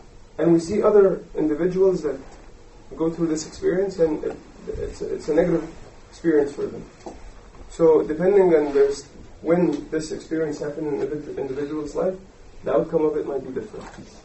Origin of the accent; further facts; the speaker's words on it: Egypt; the way that we grew up in Egypt